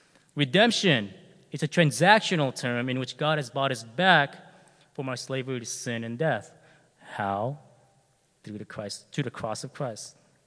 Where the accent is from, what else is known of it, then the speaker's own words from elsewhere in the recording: Philippines; I'm Filipino